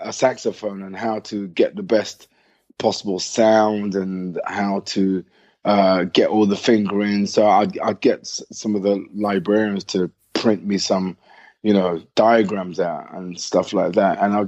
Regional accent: Nottingham, East Midlands, United Kingdom; born there; Oh, well, I'm not from London. I was born in Nottingham, even though I don't have the accent.

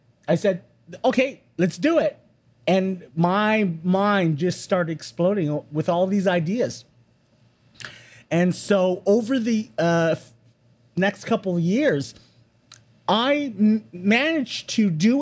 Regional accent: Toronto, Ontario, Canada; I was born in Toronto. My parents were born in, my dad was born in Toronto. My mom was born in New York. So I'm of a very small generation, like a second generation Chinese Canadian.

